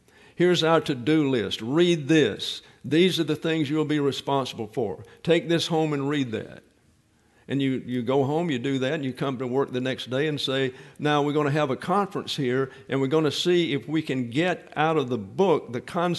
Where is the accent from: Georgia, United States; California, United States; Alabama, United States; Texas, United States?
Alabama, United States; I was raised in South Alabama. And everybody went to church.